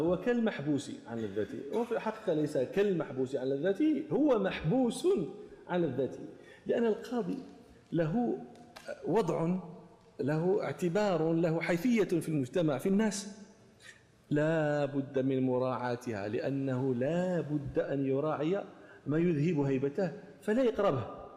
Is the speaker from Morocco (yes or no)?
yes; Morocco; أنت عندنا في المغرب مثل يقولون أشدك للقرع تمش ليه راسه.